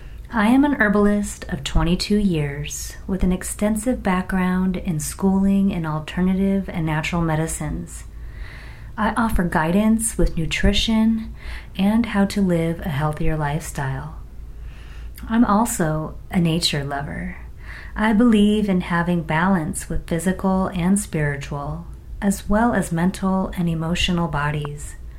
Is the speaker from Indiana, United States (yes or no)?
no; Arizona, United States; I was born and raised in Arizona and spent much of my time connecting with the powerful energies of the land here, especially in Sedona.